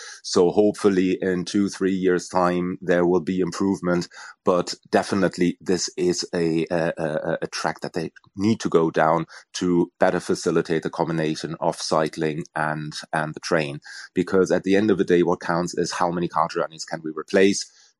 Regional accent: Germany; moved away; I mean, I'm originally from Germany. I moved here about 20 years ago

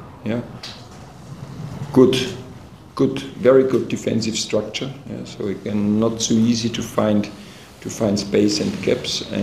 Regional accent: Austria; English is a second language; I'm coming from Austria, and in Austria we had one team playing the qualification in the Conference League

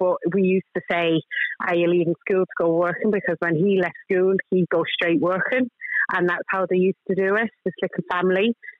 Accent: Wythenshawe, North West England, United Kingdom; I was born and raised in Wythenshaw in Manchester.

